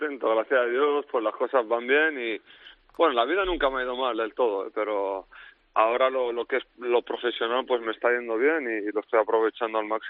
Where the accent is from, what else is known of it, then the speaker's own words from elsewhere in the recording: Tetouan, Tanger-Tetouan-Al Hoceima, Morocco; Yo de Tetuán, plenamente.